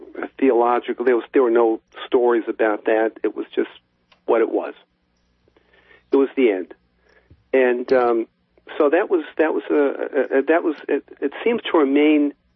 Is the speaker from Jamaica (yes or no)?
no; Baldwin, New York, United States; When I was three, we moved away from New York City to Baldwin, which is a little village out on Long Island.